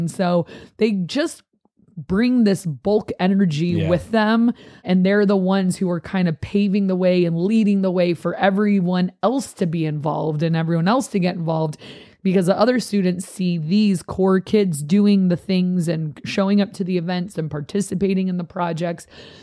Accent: Miami, Florida, United States; born there; now in San Diego, United States; I mean, I was born in Miami and I live in San Diego.

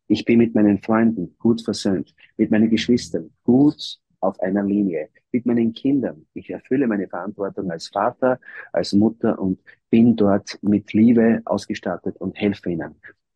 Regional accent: Greece; Psyche ist griechisch, bin ja auch ein Grieche

